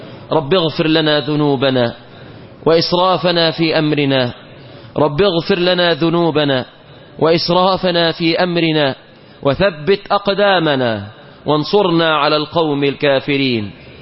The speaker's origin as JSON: {"language": "Arabic", "country": "Egypt"}